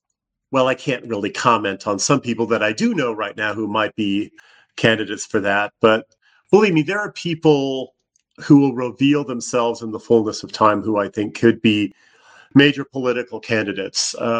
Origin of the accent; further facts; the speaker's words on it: United States; Being an American, I, of course, it's just kind of piety and attachment to my homeland, and it is really an attachment to my homeland.